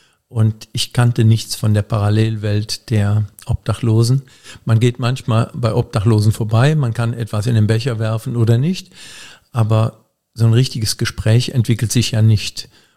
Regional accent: Ochtendung, Rhineland-Palatinate, Germany; born there; now in Polch, Germany; Und ich wohne gar nicht in Koblenz. Ich bin in Ochtendung geboren und bin dann weit herumgekommen in der Welt, nämlich bis nach Polch. Das ist 12 Kilometer ungefähr. Und in Polch wohne ich. Und in Koblenz bin ich zur Schule gegangen

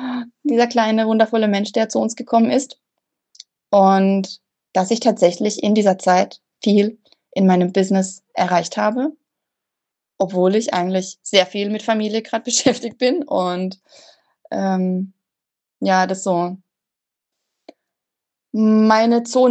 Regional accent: Southern Germany, Germany; Ich komme aus Süddeutschland, bin verheiratet, habe zwei kleine Kinder

